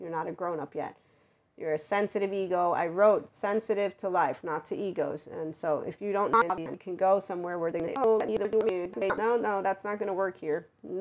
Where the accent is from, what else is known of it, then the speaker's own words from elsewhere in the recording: United States; To this day … because I'm American to my Italian friends.